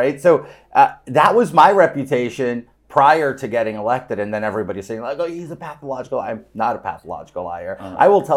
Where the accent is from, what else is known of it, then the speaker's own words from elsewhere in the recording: New York, United States; You grew up here, you run with wolves from, you know, birth.